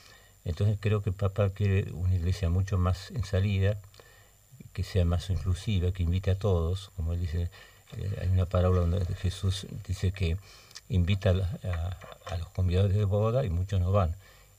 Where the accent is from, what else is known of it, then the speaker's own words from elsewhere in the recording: Buenos Aires, Argentina; moved away as an adult; now in Paraná, Argentina; Yo nací en Buenos Aires, pero a los 21 años ya me vine acá.